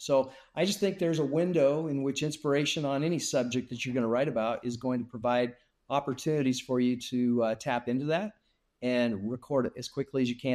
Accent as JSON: {"language": "English", "town": "Denver", "region": "Colorado", "country": "United States", "tie": "born or raised there", "said": "Growing up in Denver, that's where I grew up."}